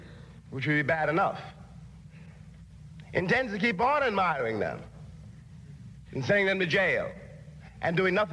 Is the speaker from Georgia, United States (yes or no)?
no; Harlem, New York, United States; I was born in Harlem. I was raised in Harlem. And indeed, as long as I live, I will never be able really to leave Harlem.